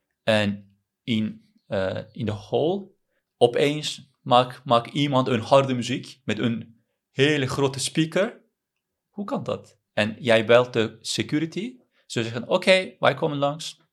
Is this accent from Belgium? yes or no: no; Turkey; Dutch is a second language; moved away as an adult; now in Netherlands; Ik kom uit Turkije. Ik ben 26 jaar. En ik ben bijna 3 jaar in Nederland.